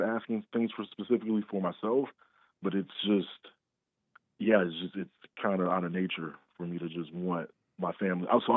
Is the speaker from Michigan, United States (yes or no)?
yes; Detroit, Michigan, United States; also born or lived in Iraq; But coming from Iraq, I grew up in Detroit.